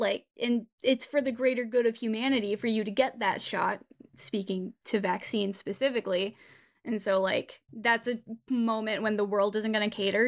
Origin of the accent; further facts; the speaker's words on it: California, United States; I'm sorry to everybody who lives in any other state, but as somebody born and raised in California, I fully believe that this is the superior state.